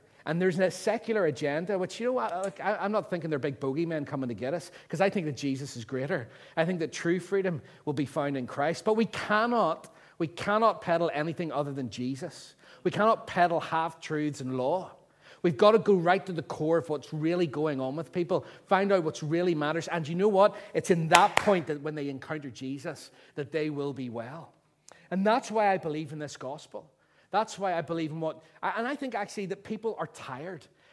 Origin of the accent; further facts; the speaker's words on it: Northern Ireland, United Kingdom; for those of us who can remember growing up in the Troubles?